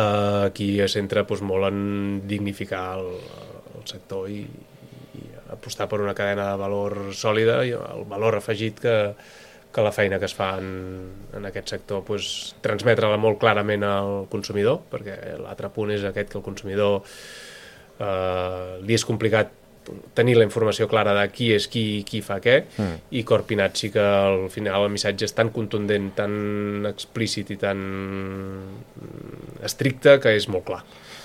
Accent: Sant Sadurní d'Anoia, Catalonia, Spain; som cavistes i som de Sant Sadurní i el cava és el nostre fill

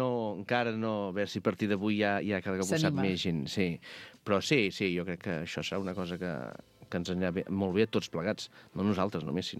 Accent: Catalonia, Spain

